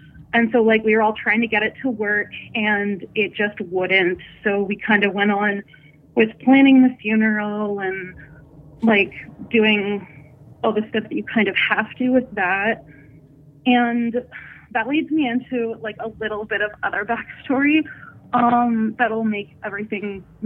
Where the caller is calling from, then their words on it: Ontario, Canada; I'm calling from Northern Ontario.